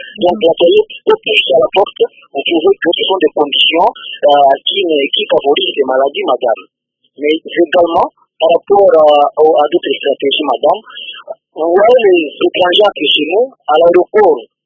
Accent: DR Congo; ici, chez nous, au Congo

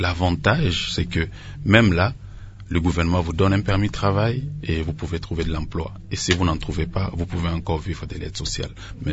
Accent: DR Congo; moved away as an adult; now in Canada; à la base, je suis congolais, c'est d'ici que je suis parti au Canada.

